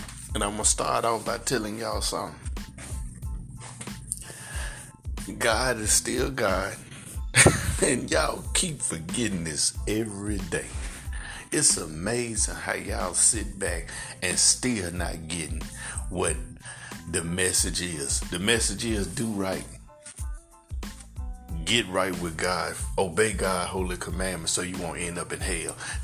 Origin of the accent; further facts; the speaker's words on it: United States; and I'm an Ethiopian, also known as a black man from America.